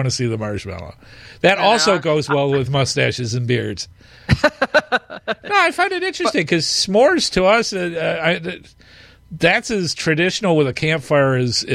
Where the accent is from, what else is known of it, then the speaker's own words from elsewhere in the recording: Detroit, Michigan, United States; I'm from Detroit.